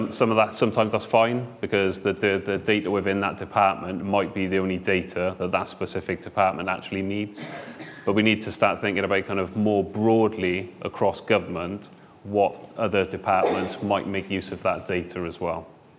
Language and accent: English; Wales, United Kingdom; is because I'm Welsh, and there's a bit of a Welsh theme going on today. I can speak a little bit of Welsh, but not enough to interpret some of those questions online.